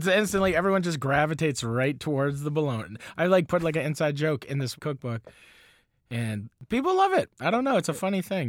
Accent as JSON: {"language": "English", "region": "the Maritimes", "country": "Canada", "tie": "born or raised there", "said": "And I grew up, you know, I'm from the Maritimes"}